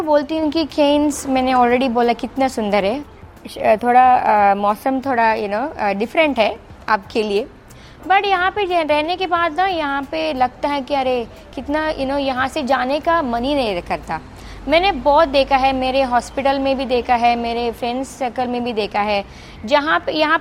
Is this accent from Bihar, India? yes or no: no; Karnataka, India; moved away; मैं जहाँ से आती हूँ इंडिया से, मैं कर्नाटक से आती हूँ, मेरे हस्बैंड मलयाली है, तो हमें तो ये ट्रॉपिकल शहर बैक होम ही लगता है।